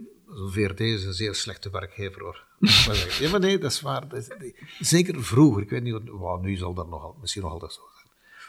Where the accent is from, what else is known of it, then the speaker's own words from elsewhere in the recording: Lennik, Flemish Brabant, Belgium; Ik ben afkomstig van Lennek.